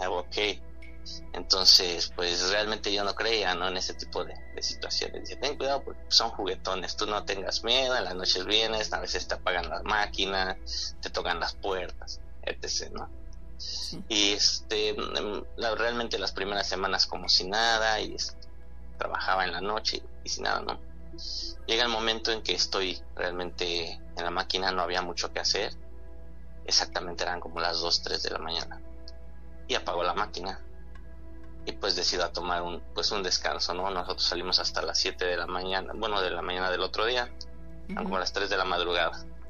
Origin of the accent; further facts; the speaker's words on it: Puebla, Mexico; soy operador de maquinaria pesada y de hecho sí soy de Puebla, pero estoy trabajando en la obra del Tren Maya, en lo que es en lo que es toda la península.